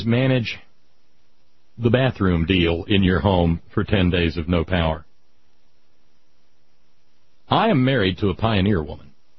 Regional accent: Beaumont, Texas, United States; noting, Beaumont, no kidding, my hometown.

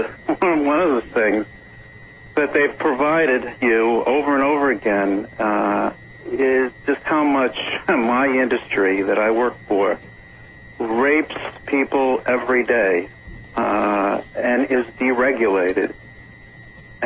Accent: New York, United States; You know, I grew up in New York, working in my father's stores that he owned

